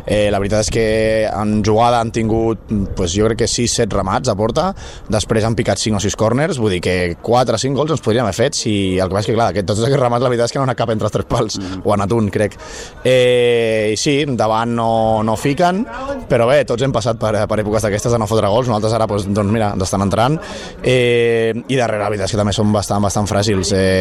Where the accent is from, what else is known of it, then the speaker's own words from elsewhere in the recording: Sitges, Catalonia, Spain; Jo, al final, per sort, no m'he mogut mai de Sitges. Jo aquí estic super a gust, és el meu poble.